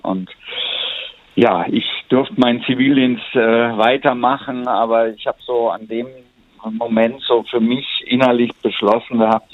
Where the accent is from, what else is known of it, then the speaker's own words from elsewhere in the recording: North Rhine-Westphalia, Germany; da wo ich aufgewachsen bin, am Niederrhein.